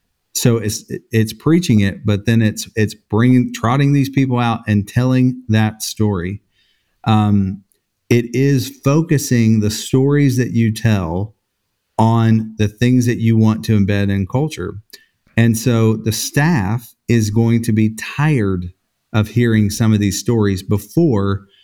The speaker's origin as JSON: {"language": "English", "country": "United States", "said": "I mean, as an American, I know some key, you know, points in America's history."}